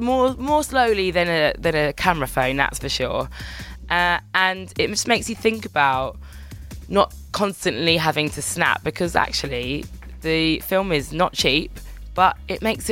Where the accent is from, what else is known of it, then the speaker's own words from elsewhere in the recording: Birmingham, West Midlands, United Kingdom; born there; But this is the finale in the Midlands near Brum, where I was actually born. Yes, I was born in Birmingham.